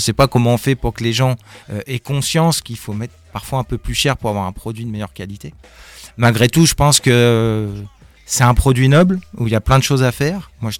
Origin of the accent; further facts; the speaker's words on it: Rouen, Normandy, France; Moi, je viens de Rouen, de la rive gauche de Rouen, qui est un endroit plutôt industrieux.